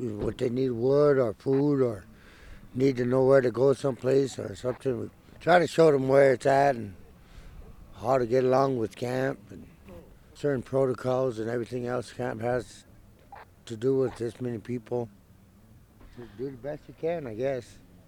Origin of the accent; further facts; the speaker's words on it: Standing Rock, United States; Standing Rock.